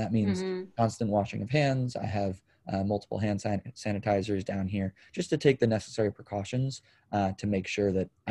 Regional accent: Connecticut, United States; Yes, born and raised in Connecticut, and my family still lives out here.

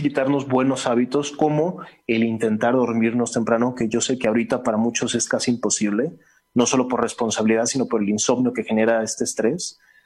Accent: Mexico; si actuamos como mexicanos juntos, nos va a ser mucho más sencillo salir adelante

